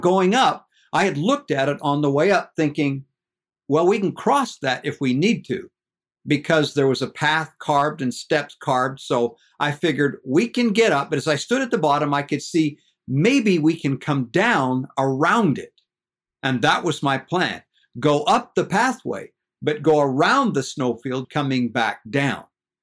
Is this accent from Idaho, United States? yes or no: yes; Idaho, United States; I grew up in the Salmon River country in the Lemhi Valley up in Idaho. My dad was a ranch hand and a ranch manager.